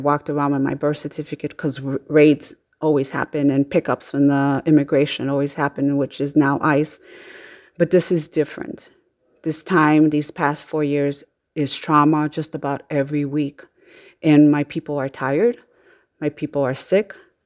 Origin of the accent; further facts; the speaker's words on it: Chicago, Illinois, United States; I am from Chicago. I am a trauma therapist.